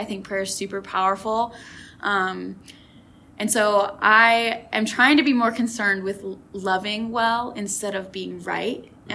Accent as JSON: {"language": "English", "region": "Minnesota", "country": "United States", "lives_now": "Wichita, United States", "said": "I am originally from Minnesota. I am a Minnesota native."}